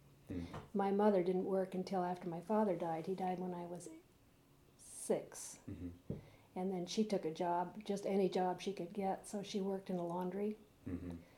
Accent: Redding, California, United States; born there; I was born in 1936 in Redding, California.

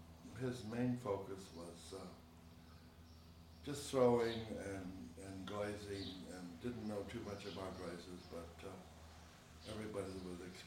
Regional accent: Garden Grove, California, United States; born there; Five children, moved to California, probably late 30s, I guess. I was born in California.

